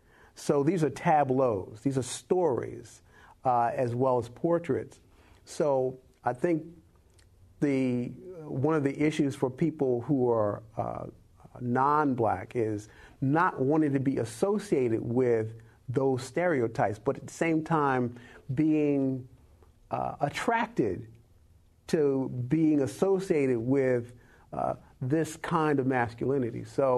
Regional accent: Florida, United States; That's where I'm from.

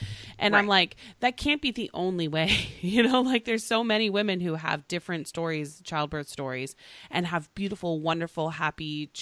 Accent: Oklahoma, United States; now in Los Angeles, United States; because this is not where I'm from originally. I'm originally from Oklahoma.

